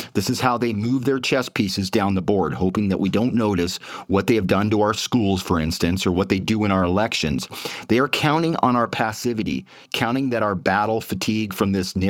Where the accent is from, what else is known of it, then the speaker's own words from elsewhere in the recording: Canada; now in United States; and I'm Canadian, although I'm privileged to reside once again in the States.